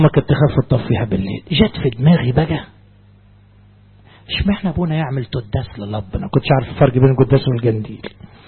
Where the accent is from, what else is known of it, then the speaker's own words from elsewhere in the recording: Upper Egypt, Egypt; وكان كيس القطن عندنا في الصعيد حجم عائلي كده زمان